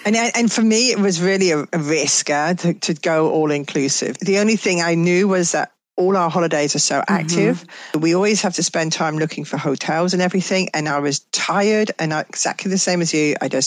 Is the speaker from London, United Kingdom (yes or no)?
no; Exeter, South West England, United Kingdom; also born or lived in Plymouth, United Kingdom / West Sussex, United Kingdom; I'm from Devon in the southwest of England, Exeter, actually. My whole family are still there.